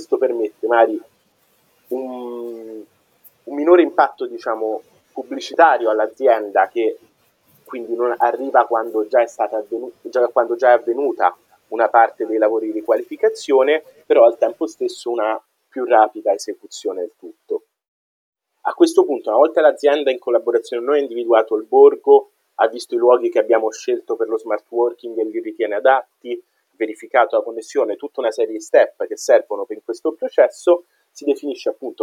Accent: Rome, Lazio, Italy; Trevi nel Lazio, perché io sono di Roma, è molto vicino

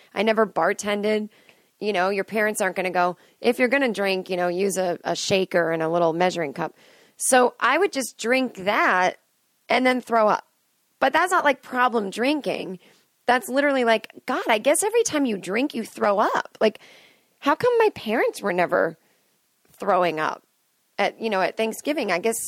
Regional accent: Boston, Massachusetts, United States; because I grew up in right outside of Boston.

